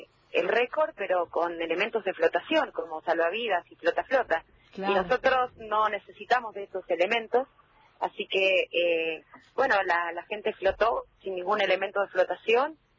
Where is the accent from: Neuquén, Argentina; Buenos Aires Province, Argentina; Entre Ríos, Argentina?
Buenos Aires Province, Argentina; Epecuén; Sí, yo nací en Epecuén, mi papá nació en Epecuén, mis abuelos nacieron en Epecuén.